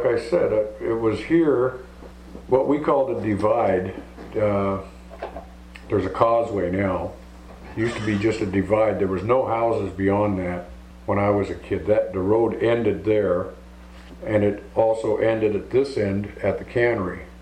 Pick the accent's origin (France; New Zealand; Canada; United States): United States; Ketchikan, Alaska; also born or lived in Klawak; I was young when we moved to Ketchikan to be close to him.